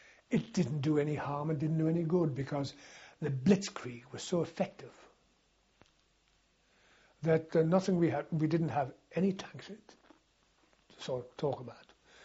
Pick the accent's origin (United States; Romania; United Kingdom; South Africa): United Kingdom; Southampton, South East England; Because we came from Southampton.